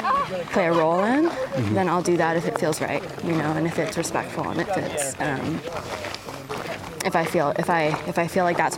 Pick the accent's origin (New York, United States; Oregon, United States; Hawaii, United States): Hawaii, United States; Kaimuki; I am from Kaimuki. And I, born and raised in Hawaii.